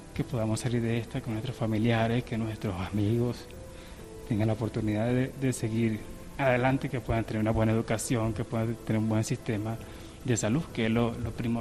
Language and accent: Spanish; Carúpano, Sucre, Venezuela; moved away as an adult; now in Colombia; De Carúpano, Estado Sucre, en Venezuela.